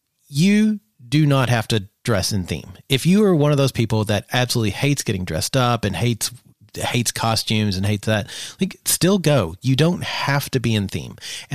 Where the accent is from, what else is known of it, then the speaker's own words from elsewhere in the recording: Kentucky, United States; I guess because I grew up in Eastern Kentucky and these people were literally everywhere I looked, I struggle finding this sexy.